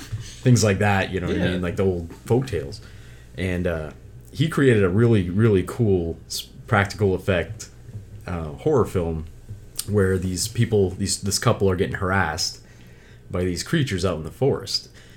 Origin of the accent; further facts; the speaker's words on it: Ireland; I mean, I'm Irish, it's not being biased